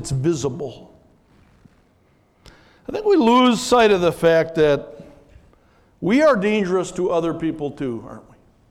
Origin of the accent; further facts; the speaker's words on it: Minnesota, United States; Now, as a Minnesotan, I thought to myself, wow, you'd have separate cemeteries?